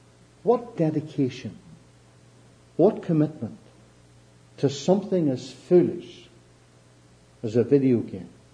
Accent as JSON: {"language": "English", "country": "Ireland", "accent": "Irish", "said": "I hope my accent, you can follow me okay and understand this Irish accent."}